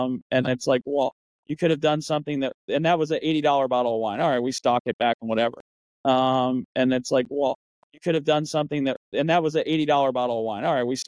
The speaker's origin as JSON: {"language": "English", "region": "West Virginia", "country": "United States", "said": "I'm originally from West Virginia, and we're building a hotel there."}